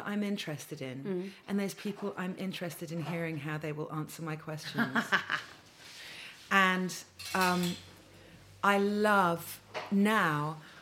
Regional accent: South East England, United Kingdom; So in with Mum in Hampshire, and then my dad was in Barbados or in London.

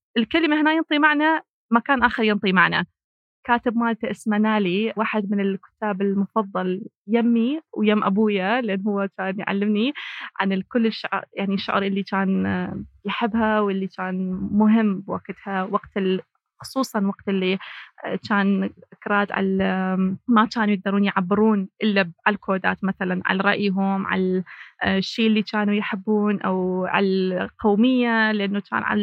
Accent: Kirkuk Governorate, Iraq; في محافظة كركوك من العراق أنا كردية

